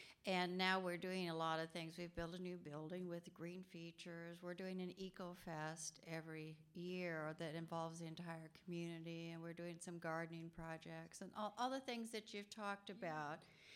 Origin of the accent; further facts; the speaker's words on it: Wichita, Kansas, United States; from Wichita, Kansas, and I'm a member of First Unitarian Universalist Church there.